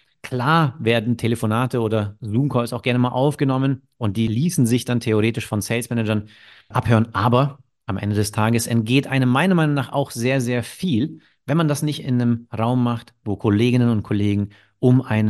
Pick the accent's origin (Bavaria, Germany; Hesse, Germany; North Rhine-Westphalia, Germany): Bavaria, Germany; Munich; aus meiner Heimatstadt München